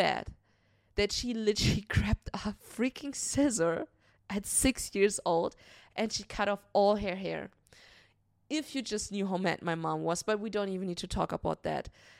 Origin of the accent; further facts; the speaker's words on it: Germany; when I was a little child, I grew up in Germany.